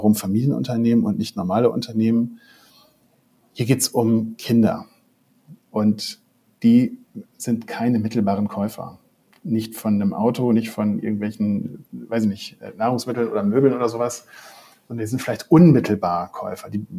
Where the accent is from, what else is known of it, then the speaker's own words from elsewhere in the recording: North Rhine-Westphalia, Germany; ich komme aus OWL